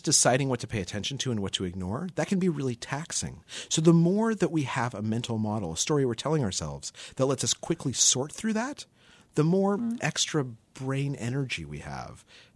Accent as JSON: {"language": "English", "region": "New Mexico", "country": "United States", "tie": "born or raised there", "said": "I grew up in New Mexico where I was surrounded by a lot of people who talked about visualization"}